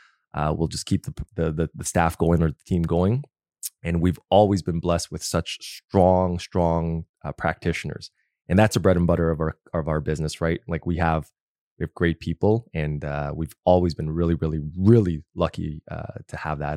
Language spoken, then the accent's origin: English; North York, Ontario, Canada; I grew up in North York.